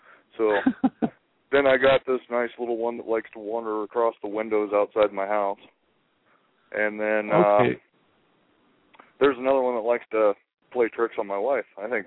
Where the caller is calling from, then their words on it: Montana, United States; from Montana.